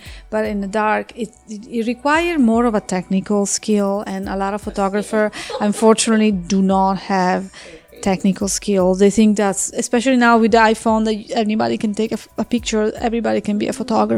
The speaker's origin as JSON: {"language": "English", "country": "Italy", "tie": "born or raised there", "lives_now": "United States", "said": "I'm a foreigner. I'm an Italian American now, officially. So I have my citizenship. So I came a little late. Like, I grew up in Italy, but I'm a foreigner."}